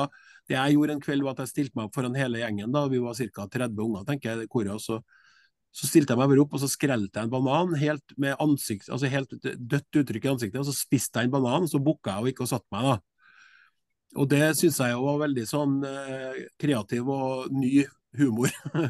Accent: Klæbu, Trøndelag, Norway; så er jeg da født og oppvokst i Klæbu i Sør-Trøndelag. Og med foreldre fra Nord-Trøndelag.

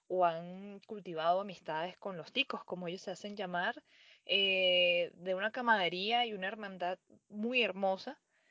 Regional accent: Venezuela; now in Costa Rica; como venezolana siento que tenemos aceptación dentro de esta cultura.

